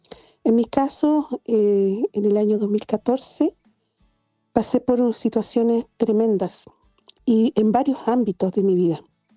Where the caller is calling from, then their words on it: Traiguén, Araucanía, Chile; de Traiguén, del sur de Chile.